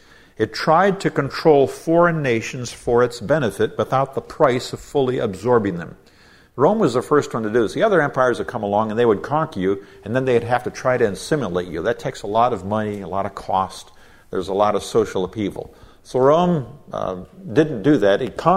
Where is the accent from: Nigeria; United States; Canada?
Nigeria; I've seen this firsthand in my own years of growing up in Nigeria, West Africa.